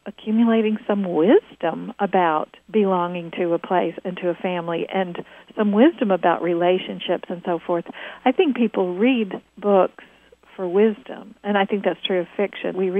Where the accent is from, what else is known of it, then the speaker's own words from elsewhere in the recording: Kentucky, United States; I grew up in Nicholas County, Kentucky, and I went to high school there, and it felt very small to me eventually